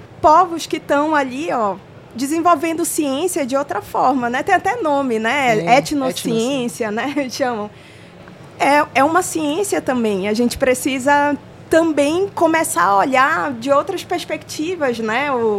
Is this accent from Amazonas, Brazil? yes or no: yes; Maués, Amazonas, Brazil; also born or lived in Manaus; Sou manauara, mas eu cresci na terra do Guaraná, em Maués.